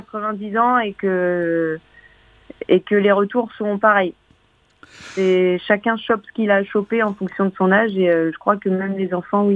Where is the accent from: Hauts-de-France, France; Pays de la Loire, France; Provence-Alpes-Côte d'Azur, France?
Pays de la Loire, France; notamment moi je viens de Vendée, donc je demande si les gens connaissent la Vendée